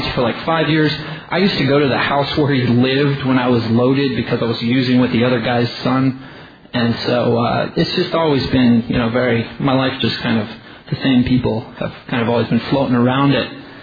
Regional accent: Hawaii, United States; So I'm from Hawaii, and I got clean here in Hawaii. I moved here actually when I was 9 years old.

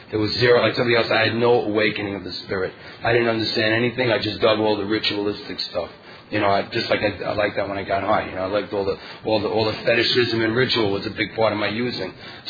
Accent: New York, United States; I'm an addict. … I'm from New York.

